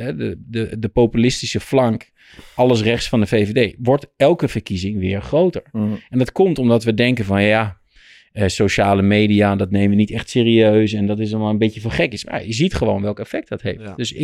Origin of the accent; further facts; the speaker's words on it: Rotterdam, South Holland, Netherlands; ik kom uit Rotterdam-Zuid.